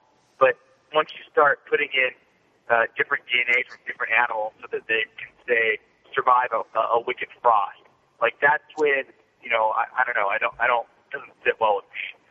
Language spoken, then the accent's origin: English; California, United States; And yes, I'm from California, so you can roll your eyes.